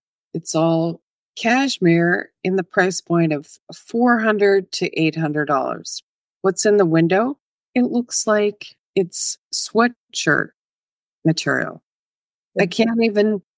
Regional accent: Canada; I'm from Canada

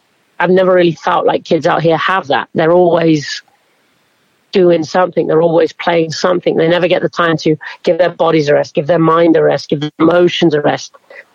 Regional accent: England, United Kingdom; now in United States; I know for me growing up in England

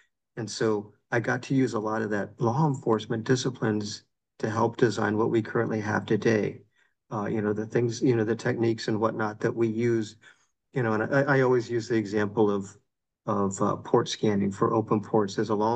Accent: Texas, United States; So I grew up in Texas. As you know, 5'3", 90 pounds, everything grows big in Texas.

